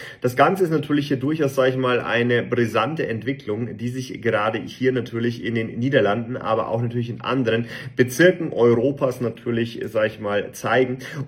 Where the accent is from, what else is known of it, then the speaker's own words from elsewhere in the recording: Bavaria, Germany; ich bin mehr so der Mensch, natürlich als Bayer so Berge, Sonnenschein